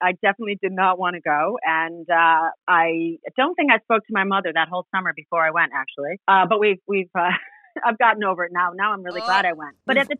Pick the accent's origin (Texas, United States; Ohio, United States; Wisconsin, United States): Ohio, United States; So even though I'm American and was raised here, you know, my mom was a single mom raising us in Ohio and, you know, was very pro-Irish.